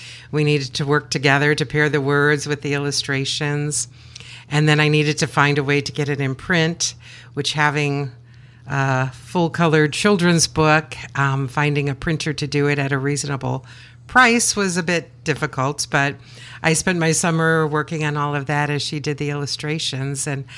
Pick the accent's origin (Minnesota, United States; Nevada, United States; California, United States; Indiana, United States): Indiana, United States; Michigan City; yeah, I grew up in Michigan City